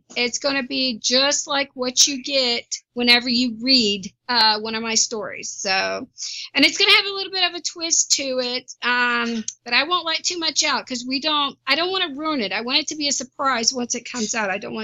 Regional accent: Florida, United States; I'm from Florida, so I know exactly what I'm looking for and how it should look.

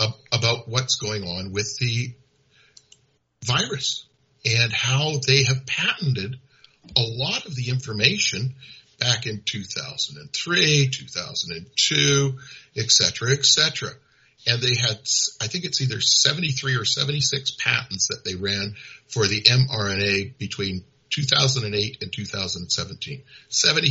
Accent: North Vancouver, British Columbia, Canada; I come from where you come from, Terrace. I grew up in Indian Arm up in North Vancouver, but up the Arm.

